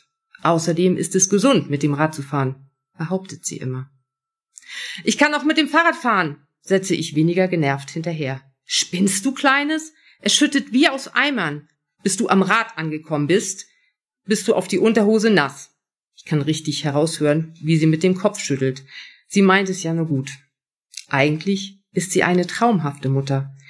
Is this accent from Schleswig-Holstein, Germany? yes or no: yes; Schleswig-Holstein, Germany; moved away; Ich bin vor 22 Jahren von Schleswig-Holstein nach Niedersachsen gezogen, der Liebe willen. Aber das Meer und Schleswig-Holstein vermisse ich einfach unsagbar.